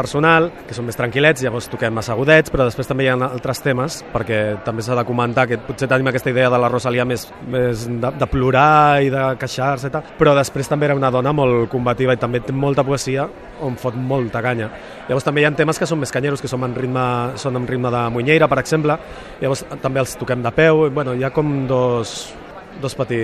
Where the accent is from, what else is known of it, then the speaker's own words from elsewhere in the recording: Catalonia, Spain; jo sóc català, jo vaig néixer aquí i ben orgullós que n'estic, però bueno, el fet de tota la meva família ser d'allà, d'haver passat tots els estius allà, els Nadals